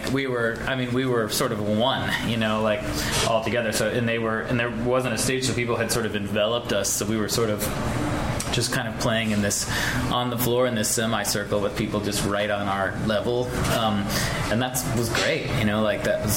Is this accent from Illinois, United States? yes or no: yes; Chicago, Illinois, United States; But I love Philly. I don't know. Like, I'm from Chicago.